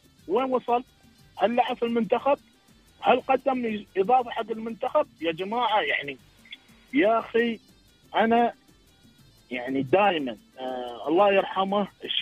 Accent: United Arab Emirates; أنا كإماراتي

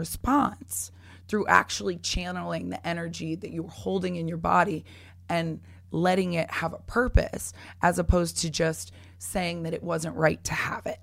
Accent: Florida, United States; I'm from Florida.

